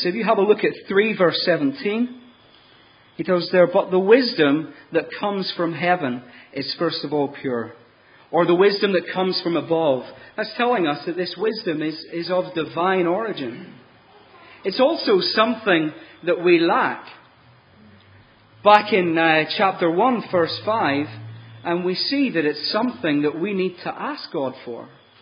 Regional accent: Ireland; Now, being Irish, wisdom's not something that comes naturally.

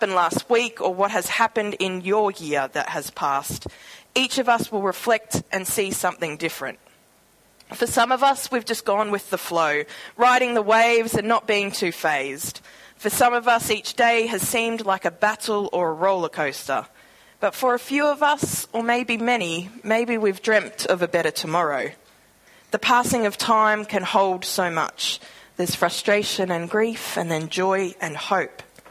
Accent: Queensland, Australia; For me as a Queenslander, there's a story of Old Marpoon in Western Cape York

